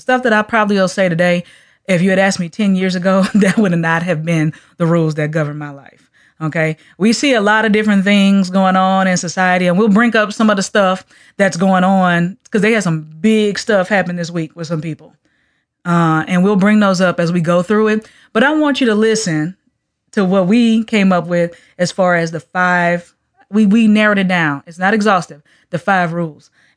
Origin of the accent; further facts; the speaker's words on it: Louisiana, United States; Of course, I'm from Louisiana, so I want to hear something that got a little beat to it as well.